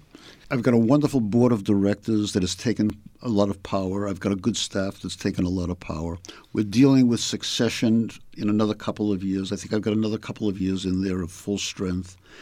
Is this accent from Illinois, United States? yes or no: no; Boston, Massachusetts, United States; They were there from my earliest memories of growing up in Boston, of the mockery that gay people were subjected to when I was in high school.